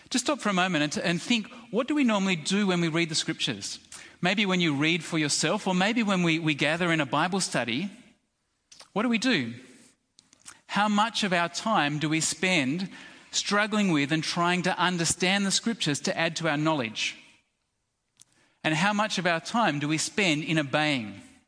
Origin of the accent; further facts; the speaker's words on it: Australia; Second reason, a very simple reason, is that we're Australian. Australians, we don't like authority.